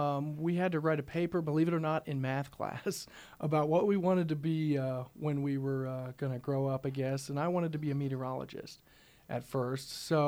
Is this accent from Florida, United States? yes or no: no; Higginsville, Missouri, United States; he's actually a seed salesman here at my hometown in Higginsville.